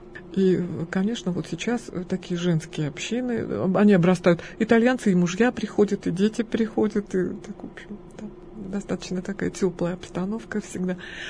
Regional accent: Yekaterinburg, Sverdlovsk Oblast, Russia; мы из Екатеринбурга

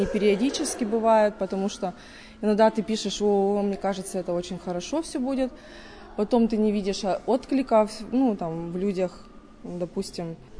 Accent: Sredneuralsk, Sverdlovsk Oblast, Russia; сегодня здесь, в Среднеуральске, в родном городе.

